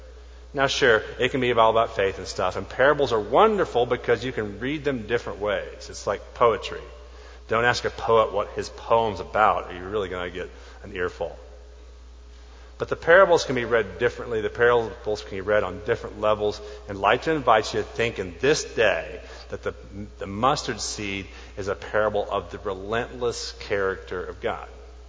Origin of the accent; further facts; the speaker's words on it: Oklahoma, United States; Well, I grew up in Oklahoma, and I'm not a farming kid by any stretch of the imagination. I was raised by MTV more than a farm.